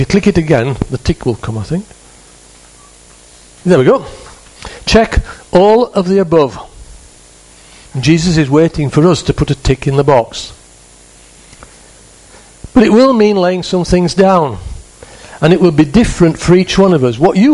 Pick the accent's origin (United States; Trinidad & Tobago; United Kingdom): United Kingdom; now in Spain; This is Spain and we're British.